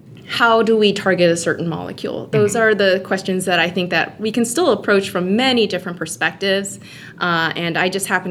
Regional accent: Michigan, United States; also born or lived in California; I grew up in Michigan, and after going to college at MIT, where I majored in chemistry, I ended up deciding to go to grad school in chemistry. I went across the country to California, to Caltech

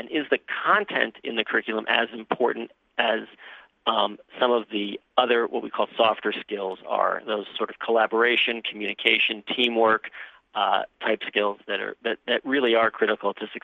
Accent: New York, United States; now in Australia; you probably talk about my accent. I'm actually originally from over there, from New York, but I've been in Australia for a better part of a couple of decades.

